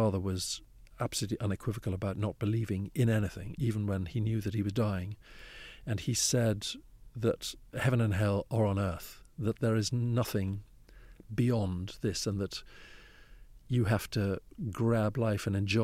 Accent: Eswatini; moved away; There was no television in Swaziland until 1980, after I'd already emigrated.

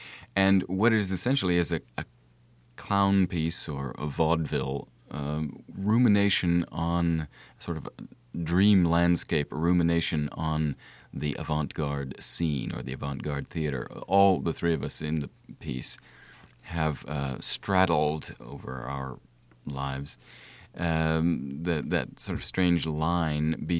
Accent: United States

